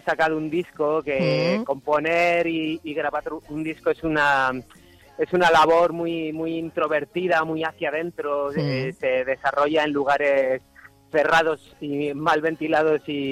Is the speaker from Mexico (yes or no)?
no; Madrid, Community of Madrid, Spain; soy de Madrid.